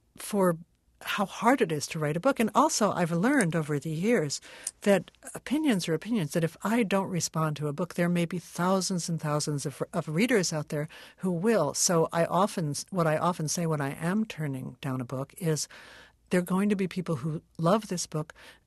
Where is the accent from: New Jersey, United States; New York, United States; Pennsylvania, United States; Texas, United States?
New York, United States; Brooklyn; I grew up in Brooklyn, and in my neighborhood, there was still, you know, Brooklyn, the city of churches.